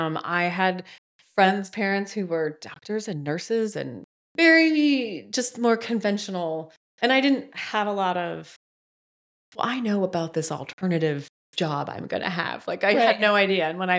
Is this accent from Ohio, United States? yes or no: yes; Akron, Ohio, United States; And so I spent a summer back home in Akron. I grew up in Akron and spent a summer being a temp.